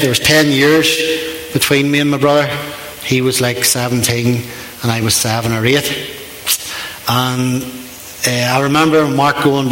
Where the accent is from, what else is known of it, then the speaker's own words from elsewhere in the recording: Portadown, Northern Ireland, United Kingdom; I come from Portadown. I was born in 1974, and I was born into a Christian home in Portadown.